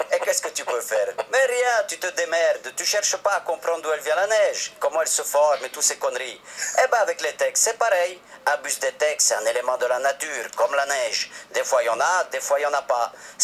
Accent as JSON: {"language": "French", "town": "Brussels", "region": "Brussels-Capital Region", "country": "Belgium", "said": "Je suis bruxellois, j'habite à Ixelles."}